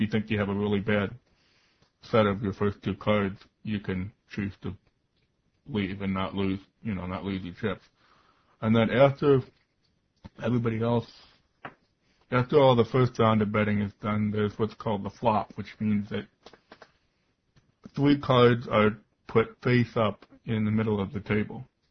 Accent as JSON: {"language": "English", "region": "Pennsylvania", "country": "United States", "said": "I'm still here in Pennsylvania. I just graduated from college and now living at home here."}